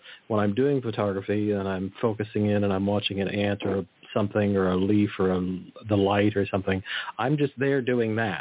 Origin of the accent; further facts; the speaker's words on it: California, United States; I grew up in the Monterey Peninsula. So I grew up in Ansel Adams land.